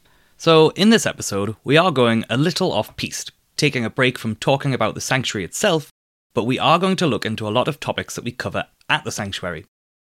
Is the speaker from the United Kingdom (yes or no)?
yes; United Kingdom; hiking in bear country is a little different to hiking anywhere in the UK, my home country.